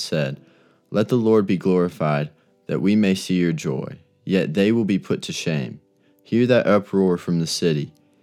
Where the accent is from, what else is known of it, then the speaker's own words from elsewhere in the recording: Birmingham, Alabama, United States; I was born in Birmingham. My dad's from Anniston. My mom's from Kansas. But all of my life, we've lived in Birmingham.